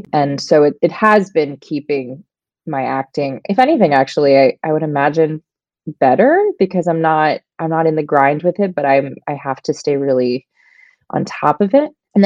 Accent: New York, United States; now in Los Angeles, United States; No, I am a New Yorker, like true and true, born and raised.

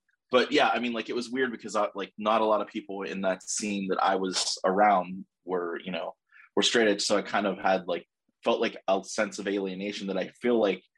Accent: Pittsburgh, Pennsylvania, United States; I mean, if from where I'm from, you know, I'm from Pittsburgh

